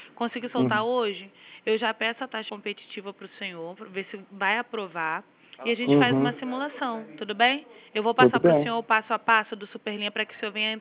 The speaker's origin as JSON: {"language": "Portuguese", "region": "Rio de Janeiro", "country": "Brazil", "said": "Sou do Rio."}